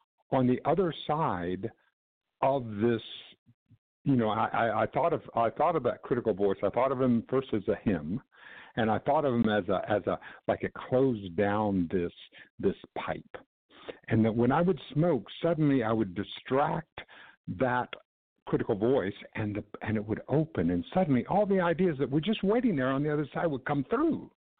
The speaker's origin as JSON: {"language": "English", "region": "Texas", "country": "United States", "tie": "born or raised there", "said": "And I grew up in South Texas. And in South Texas, there was so little information."}